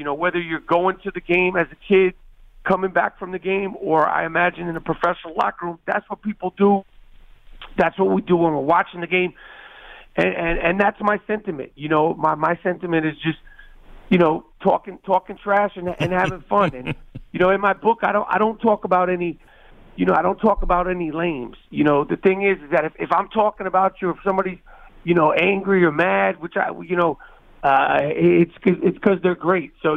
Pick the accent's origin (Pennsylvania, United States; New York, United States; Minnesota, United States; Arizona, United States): New York, United States; New York City; Well, you know, I grew up in New York City dreaming of being in the NBA.